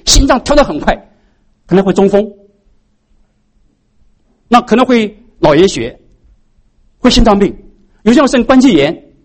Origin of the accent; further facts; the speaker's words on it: China; 我们中国人为什么说发怒是生气呢？